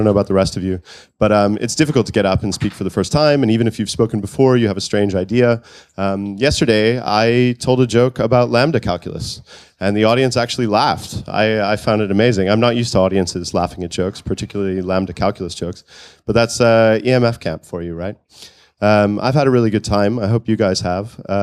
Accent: United States; partly because of the hat, partly because I grew up in the States.

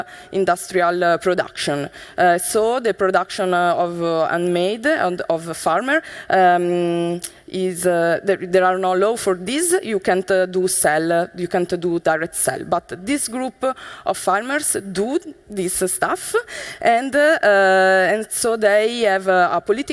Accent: Bologna, Emilia-Romagna, Italy; English is a second language; and I come from Bologna. Okay, Bologna, if you imagine that this is Italy, it's here, Bologna.

